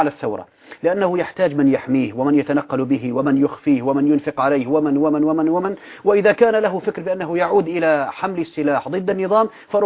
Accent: Syria; ما يجري عندنا في سوريا أشبه ما يكون بانسحاب أفراد من الجيش

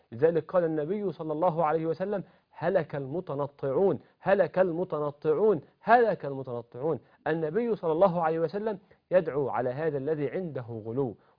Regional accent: Egypt; في بلدنا مصر

